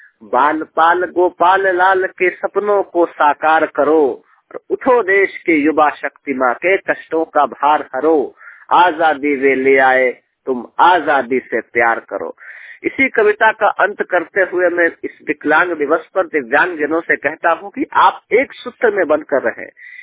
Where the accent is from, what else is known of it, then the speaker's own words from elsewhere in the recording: Delhi, India; दिल्ली का रहने वाला हूँ, 100% ब्लाइंड।